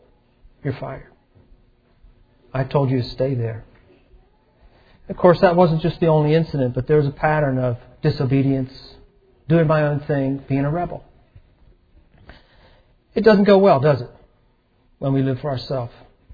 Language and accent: English; Philadelphia, Pennsylvania, United States; moved away; It ended up that I grew up in Philadelphia. It ended up that I moved out to Colorado.